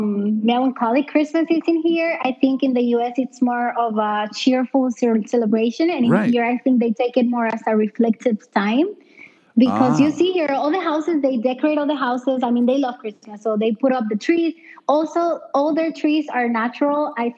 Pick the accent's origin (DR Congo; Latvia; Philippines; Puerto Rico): Puerto Rico; now in Berlin, Germany; I mean, I am from Puerto Rico, so I'm also not even from the U.S. mainland.